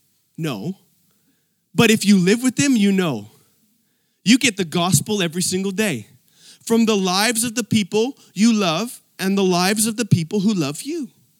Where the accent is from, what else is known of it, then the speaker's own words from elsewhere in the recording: Canada; some of them were from China, and I was from Canada